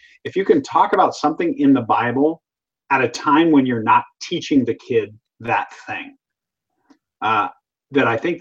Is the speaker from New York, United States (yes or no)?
no; Seattle, Washington, United States; and I'm from Seattle, which means that the average is actually once a month.